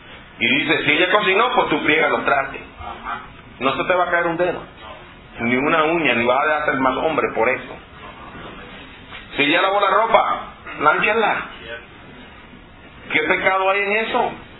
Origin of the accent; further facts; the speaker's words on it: Puerto Rico; como decimos en mi país, yo soy puertorriqueño